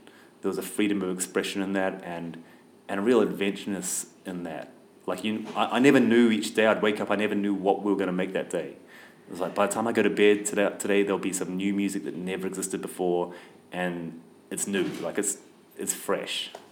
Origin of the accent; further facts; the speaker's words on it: New Zealand; Yeah, so for me growing up in New Zealand, it was about trying to find out how I fit in a social context and a personal context.